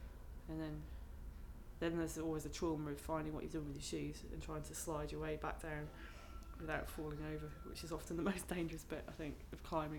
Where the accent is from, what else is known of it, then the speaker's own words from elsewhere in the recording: Cardiff, Wales, United Kingdom; accent: Welsh; moved away as an adult; also born or lived in Merthyr; I was born in Merthyr in Wales, and then I grew up near Cardiff, and was there until I went to university, and then went to University of Manchester. But where I grew up was kind of near the beach, the sea